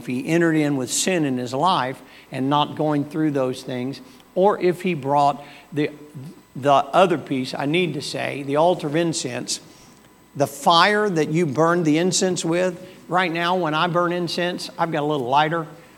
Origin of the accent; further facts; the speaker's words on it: the South, United States; I'm from the South.